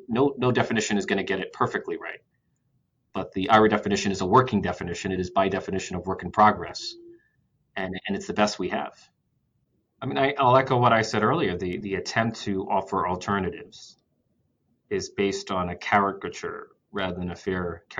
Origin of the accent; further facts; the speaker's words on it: New York City, New York, United States; The starting point for me is the Bronx. I was born and raised in Bronx, New York, which is one of the poorest counties in America. I spent most of my life in poverty.